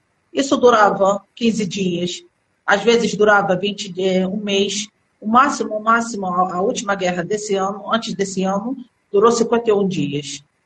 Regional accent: Brazil; also born or lived in United Arab Emirates; meu pai e minha mãe foram para o Brasil. Eu tenho uma tia lá, o tio lá. E lá, desde 4 anos, entrei no jardim e cresci até o vestibular no Brasil.

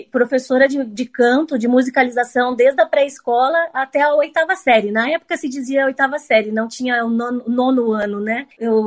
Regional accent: Ariquemes, Rondônia, Brazil; also born or lived in Erechim, Rio Grande do Sul; Mas eu nasci no Rio Grande do Sul, eu sou gaúcha e com 1 ano de idade eu saí de Erechim e meus pais foram aventurar no norte do Brasil, em Rondônia, numa cidade chamada Ariquemes. E lá ficamos por 9 anos, eu fiquei toda a infância lá.

